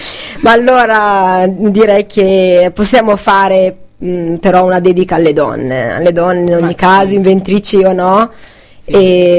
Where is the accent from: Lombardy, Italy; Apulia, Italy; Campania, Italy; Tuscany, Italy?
Lombardy, Italy; Albizzate; ad Albizzate, nel mio piccolo villaggio natale.